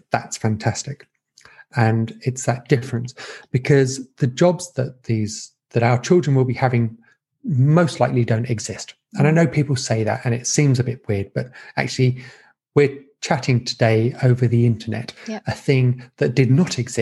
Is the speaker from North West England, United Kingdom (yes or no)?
no; East of England, United Kingdom; accent: Essex; I'm wondering now whether or not my Essex accent is coming through a lot more than I was expecting it to.